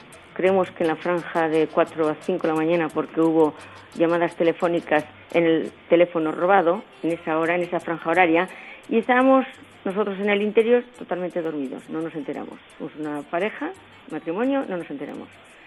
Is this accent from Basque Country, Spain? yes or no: yes; San Sebastián, Basque Country, Spain; de Donosti.